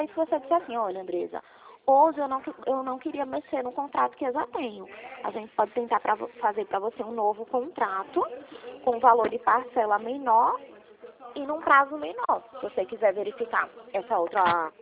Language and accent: Portuguese; Recife, Pernambuco, Brazil; Não, na verdade eu sou daqui de Recife